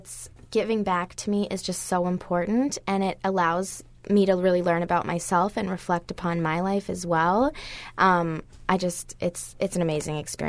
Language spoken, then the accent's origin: English; Minnesota, United States; I'm 22 years old, and I'm from Minnesota.